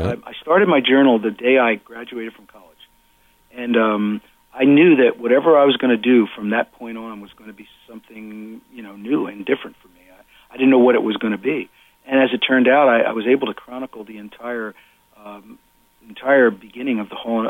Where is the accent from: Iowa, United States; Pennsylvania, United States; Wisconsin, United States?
Pennsylvania, United States; Well, you know, even though we grew up, I grew up in Pennsylvania, you know, most of the bulk of my family was back in New York